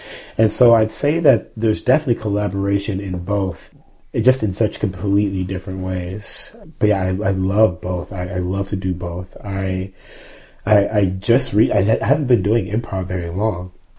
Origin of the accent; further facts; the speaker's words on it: Texas, United States; But also, I'm from South Texas, so I was like, whoa, there's a lot happening.